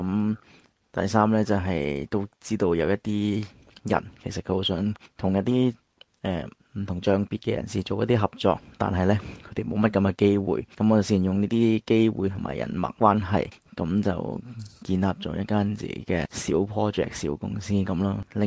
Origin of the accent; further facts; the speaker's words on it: Macau; 我是来自澳门的